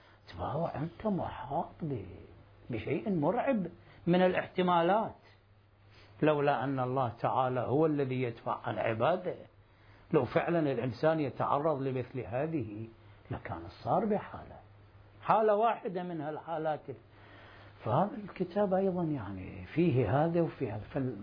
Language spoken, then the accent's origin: Arabic; Najaf, Najaf Governorate, Iraq; accent: Najafi; شو نسميها احنا بالمصطلحات العامية لهجتنا بالنجف، احنا بعد كل مدينة لها لهجتها.